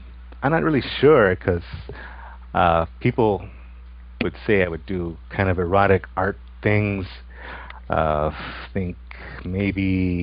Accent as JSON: {"language": "English", "region": "Texas", "country": "United States", "tie": "born or raised there", "said": "Well, I'm originally from South Texas, about 4 hours south of Austin. It's basically the middle of nowhere in the country. And lived there about 23 years."}